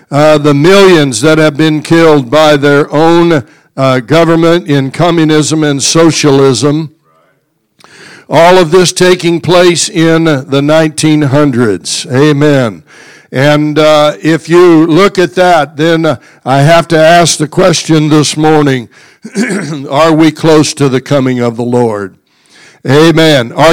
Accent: Kansas, United States; I grew up in Kansas. Most of my life has been lived in Kansas.

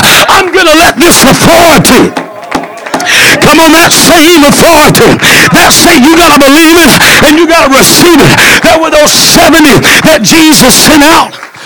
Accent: Northwest, United States; Now I'm from the Northwest. You can make your way back to your seat here. And we got snakes about that long.

